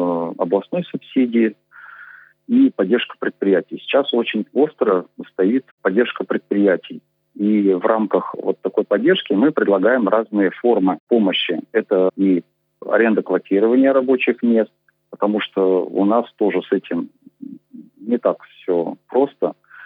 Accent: Magnitogorsk, Chelyabinsk Oblast, Russia; Я сам из Магнитогорска, если что.

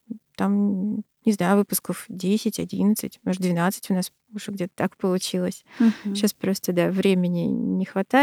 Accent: Moscow, Russia; Я родилась и выросла в Москве, всю жизнь здесь.

